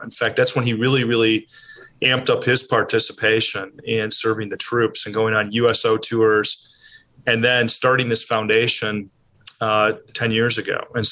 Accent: Chicago, Illinois, United States; not too far away from where I grew up in the Chicago area.

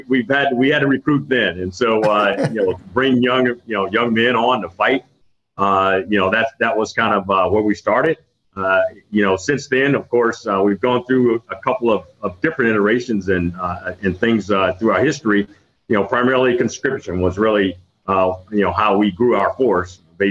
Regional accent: Fort Bragg, North Carolina, United States; I am a Army brat. I'm born and raised in the Army, basically. Father served for a number of years, retired. I was actually born in Fort Bragg. So Fort Bragg's my home.

